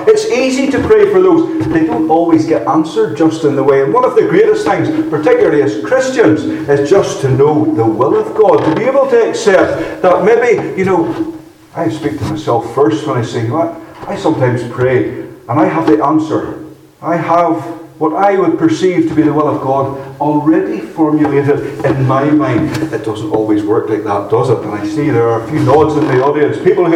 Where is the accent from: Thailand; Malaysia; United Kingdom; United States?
United Kingdom; Northern Ireland; accent: Irish; moved away as an adult; now in Dunfermline, United Kingdom; I was born and raised in Northern Ireland. I moved across here in 2001 when my wife and I got married. So I have been here nearly 16 years now, but I still haven't lost the Irish accent.